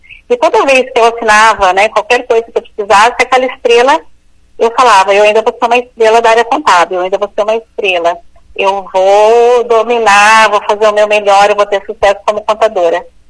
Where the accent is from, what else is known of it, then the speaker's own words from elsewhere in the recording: Paranavaí, Paraná, Brazil; Eu sou do interior do Paraná, né, eu vim de Paranavaí